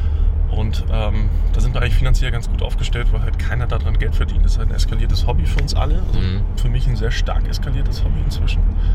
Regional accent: Rostock, Mecklenburg-Vorpommern, Germany; born there; also ich bin selber gebürtiger Rostock

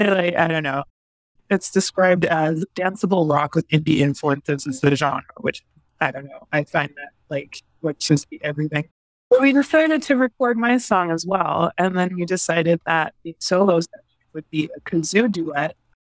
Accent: Belgium; So I grew up in Belgium

